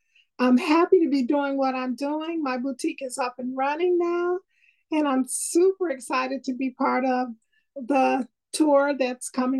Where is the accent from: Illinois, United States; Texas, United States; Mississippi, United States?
Illinois, United States; Chicago; now in Wisconsin, United States; Short version of my history, I'm originally from Chicago, been living in Wisconsin now for about 32 years.